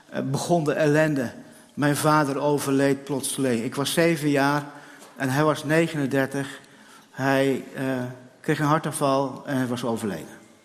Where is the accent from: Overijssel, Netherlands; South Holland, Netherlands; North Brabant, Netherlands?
Overijssel, Netherlands; Enschede; now in Hattem, Netherlands; Maar ik kom uit Hattem, maar van origine kom ik uit Enschede.